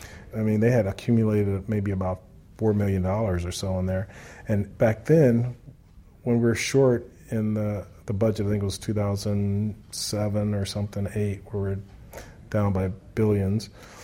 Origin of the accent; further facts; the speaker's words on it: Los Angeles, California, United States; growing up in South Central LA and being there with the Watts riots, I saw my community just go from being this incredible community to this really struggling community.